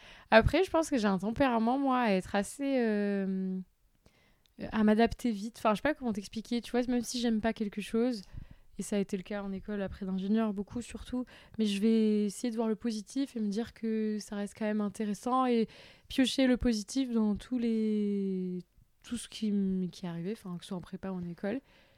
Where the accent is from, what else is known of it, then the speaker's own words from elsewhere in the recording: Toulouse, Occitanie, France; je voulais pas y rester à Toulouse parce que j'étais de Toulouse.